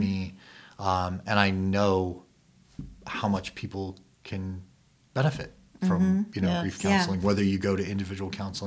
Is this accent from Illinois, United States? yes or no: no; Denver, Colorado, United States; And I'm from Denver and we stopped at my parents' house